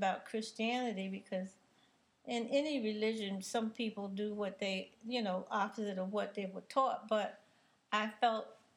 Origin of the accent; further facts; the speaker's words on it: Alabama, United States; I'm from Alabama, down there in the country where we were very much Christians, and we knew what the type of life we lived, being black in the South.